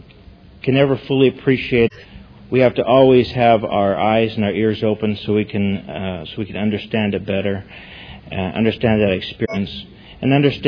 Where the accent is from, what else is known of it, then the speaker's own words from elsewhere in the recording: California, United States; Growing up in California in the 60s